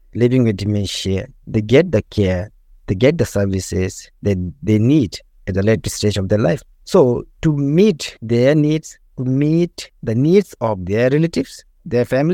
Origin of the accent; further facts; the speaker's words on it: Bhutan; moved away as an adult; now in Australia; Basically, I was brought up in the eastern part of the country in Bhutan